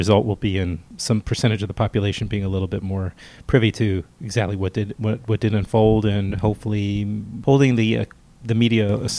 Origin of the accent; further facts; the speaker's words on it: Queens, New York, United States; I grew up here in New York, too. I grew up in Queens, and I have very vivid memories in 1989 when all that happened.